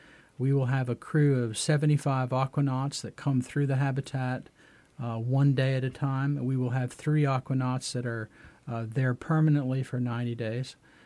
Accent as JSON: {"language": "English", "region": "Oklahoma", "country": "United States", "tie": "born or raised there", "said": "the neat thing about growing up in Oklahoma, and I'm a Native American by heritage, is that living on the plains there, we have wonderful teachers there"}